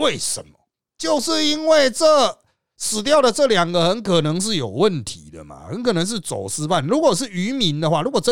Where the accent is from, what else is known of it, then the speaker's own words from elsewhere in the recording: Taiwan; 我们台湾人啊，光进口龙虾，每10000人要吃一吨的龙虾